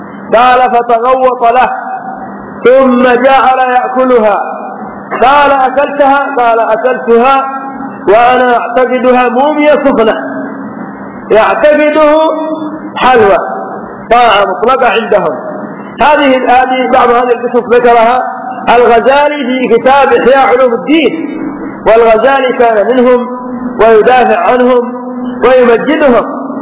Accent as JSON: {"language": "Arabic", "country": "Yemen", "said": "فإنهم عندنا في اليمن تبقى شاباتهم من الزواج"}